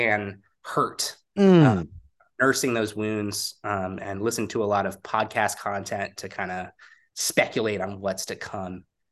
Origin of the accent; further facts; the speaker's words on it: Auburn, Alabama, United States; now in Oakland, United States; Yeah, so I grew up with Nick in Auburn, Alabama, but currently reside in Oakland, California